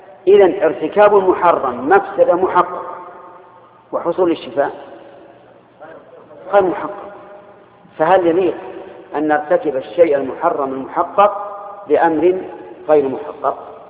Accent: Al-Qassim, Saudi Arabia; ومن الحبة السوداء وتعرف عندنا في القصيم بالسميرة

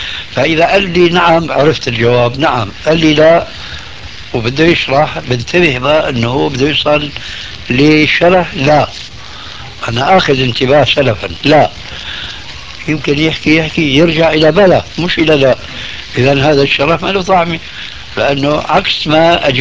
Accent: Syria; انا باعتباري سوري

